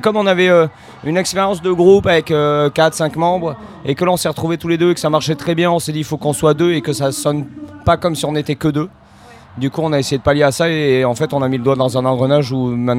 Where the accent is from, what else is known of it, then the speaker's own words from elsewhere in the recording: Bordeaux, Nouvelle-Aquitaine, France; On est de Bordeaux, donc on n'est pas loin.